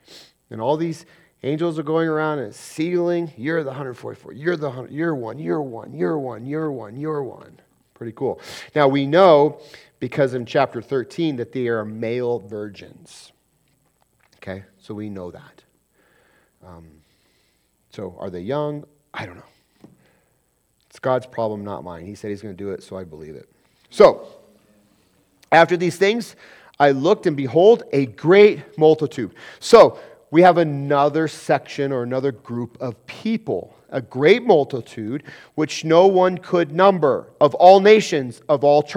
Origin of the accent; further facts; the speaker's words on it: Colorado, United States; born there; Does it mean that I'm no longer from Colorado? No, because I was born here, right? So no matter where I go in the world, I will always be from Colorado.